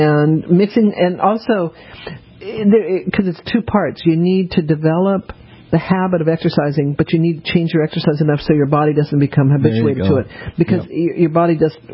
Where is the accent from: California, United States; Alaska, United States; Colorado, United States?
Colorado, United States; Denver; I grew up in Denver, skating on a pond.